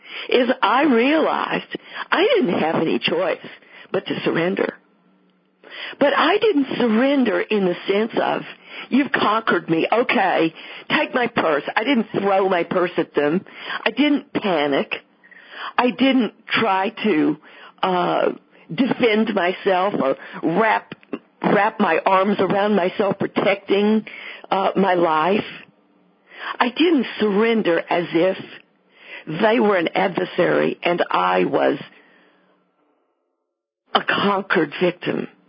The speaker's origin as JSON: {"language": "English", "region": "Texas", "country": "United States", "accent": "Texas", "said": "I thought, well, I'm going to dramatize my Texas accent. I thought, I'm from Texas."}